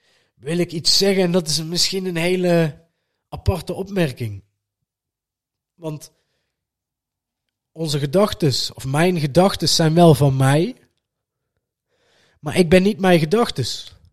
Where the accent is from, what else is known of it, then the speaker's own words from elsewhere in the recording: Netherlands; Nou, we zijn Nederlanders. Wat doen wij in de winter?